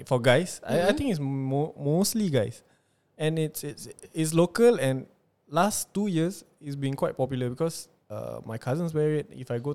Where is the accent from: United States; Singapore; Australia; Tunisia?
Singapore; Yeah, hard being Singaporean lah.